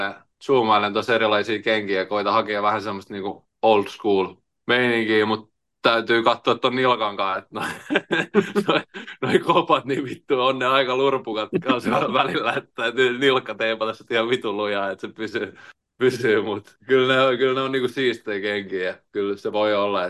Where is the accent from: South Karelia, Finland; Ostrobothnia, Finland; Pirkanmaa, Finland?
Pirkanmaa, Finland; Tampere; Annalasta myös, mistä mä oon kotoisin Tampereella